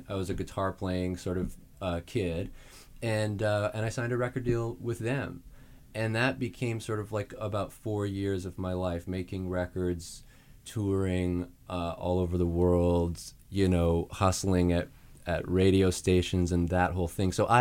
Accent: Saskatoon, Saskatchewan, Canada; I'm from Saskatoon, Saskatchewan, in Canada.

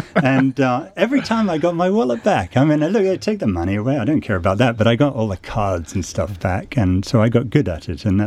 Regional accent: United States; By the way, I'm an American and I didn't vote for him.

